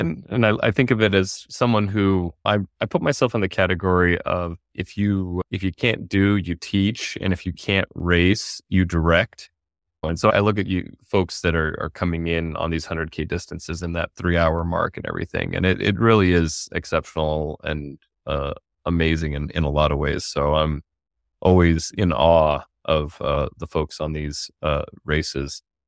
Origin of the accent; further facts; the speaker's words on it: Utah, United States; also born or lived in Michigan, United States / Bay Area, United States; I grew up mountain biking in Utah, spent a good time in the Bay Area in California.